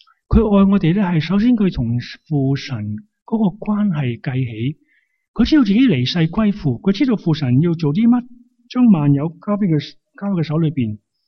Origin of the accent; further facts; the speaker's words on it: China; 我哋中国人唔会咁讲嘅